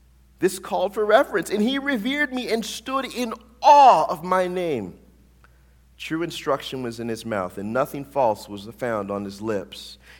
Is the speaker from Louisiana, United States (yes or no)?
yes; Louisiana, United States; from the deep south, specifically I'm from Louisiana, and which we, you know, people call it the Delta area, right, or the Gulf Coast.